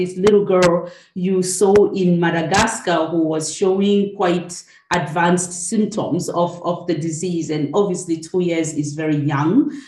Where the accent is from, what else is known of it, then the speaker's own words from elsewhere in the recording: Zimbabwe; I'm from Zimbabwe